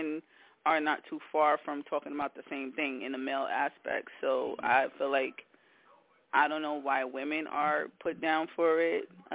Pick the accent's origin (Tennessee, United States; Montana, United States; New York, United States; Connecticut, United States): New York, United States; Brooklyn; Let's see. Artists that inspired me were people like, because, you know, I'm from Brooklyn, so people like … those are the people who inspire me